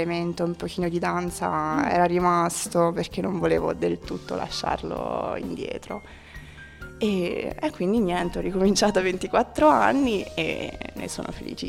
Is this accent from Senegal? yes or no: no; England, United Kingdom; Italian is a second language; now in Perugia, Italy; sì, sono inglese, quindi insegno l'inglese qui a Perugia